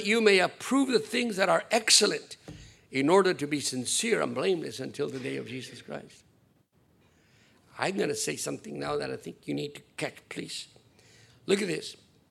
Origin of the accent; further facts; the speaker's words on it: Argentina; I come from Argentina, where, not the Bible.